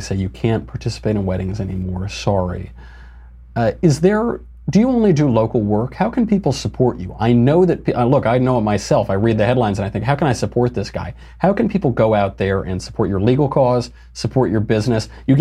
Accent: New York, United States; now in Los Angeles, United States; I'm from New York, I live

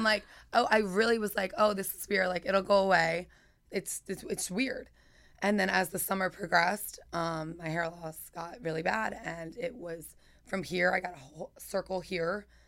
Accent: Philadelphia, Pennsylvania, United States; I'm from Philly, Pennsylvania, and I didn't know enough about the dance industry in the commercial world out in LA.

